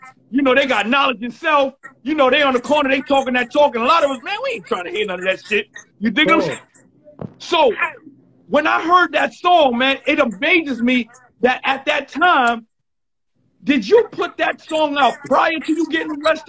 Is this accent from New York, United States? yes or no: yes; Bronx, New York, United States; And at that time, I'm from the Bronx.